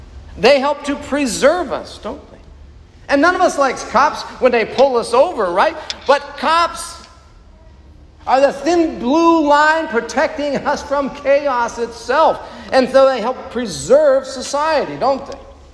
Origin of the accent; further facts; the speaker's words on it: Ohio, United States; I'm from Ohio.